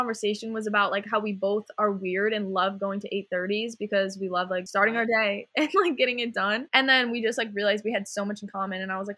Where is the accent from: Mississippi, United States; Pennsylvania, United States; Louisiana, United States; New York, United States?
New York, United States; And I think it's because we're both from New York and everyone here is from New Jersey.